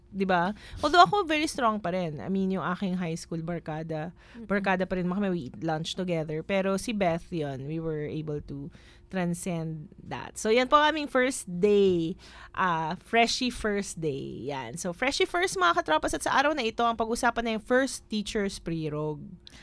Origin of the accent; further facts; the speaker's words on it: Las Piñas, Metro Manila, Philippines; Kasi taga Las Piñas ako, so kailangan kong bumiyahe.